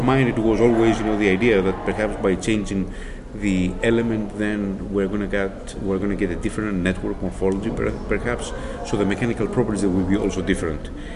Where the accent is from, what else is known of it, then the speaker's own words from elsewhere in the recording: Greece; English is a second language; moved away as an adult; also born or lived in Athens; now in United States; Originally from Greece. Been on this side of the pond for 28 years, but you never get rid of the accent.